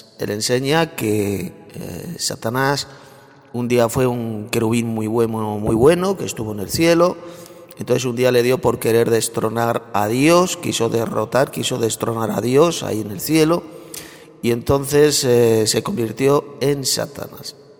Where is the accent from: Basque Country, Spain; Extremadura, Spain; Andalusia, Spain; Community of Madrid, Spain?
Community of Madrid, Spain; Madrid; soy de Madrid, España.